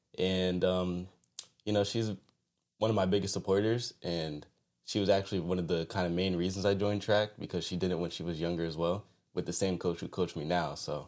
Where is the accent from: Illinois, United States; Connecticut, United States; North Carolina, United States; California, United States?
Connecticut, United States; New Haven; From New Haven, Connecticut, you know, right here, right down the street, actually. And, yeah, I've been here my whole life.